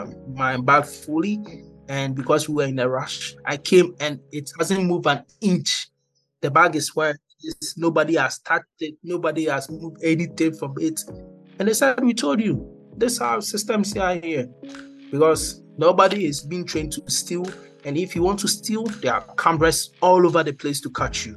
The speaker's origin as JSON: {"language": "English", "country": "Ghana", "said": "And you know, I'm from Ghana."}